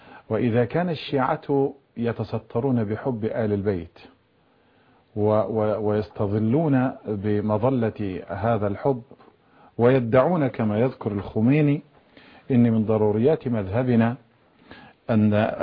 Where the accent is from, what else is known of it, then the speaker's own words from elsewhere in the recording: Egypt; هذه سبة عندنا في مصر.